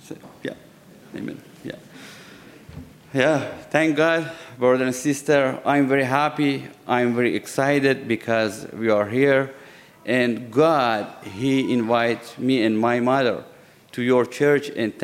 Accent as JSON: {"language": "English", "country": "Iran", "second_language": "English", "said": "We are from Iran. We are Persian."}